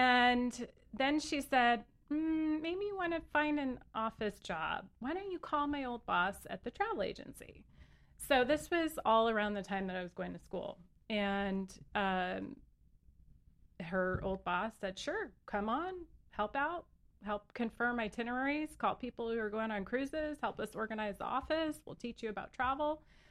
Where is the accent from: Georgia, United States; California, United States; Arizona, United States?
California, United States; Pasadena; Born and raised in Pasadena. Went to the Rose Parade every year.